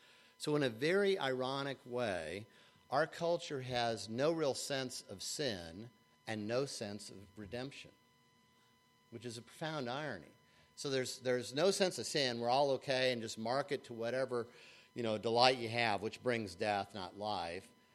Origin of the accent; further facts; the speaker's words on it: United States; I'm an American.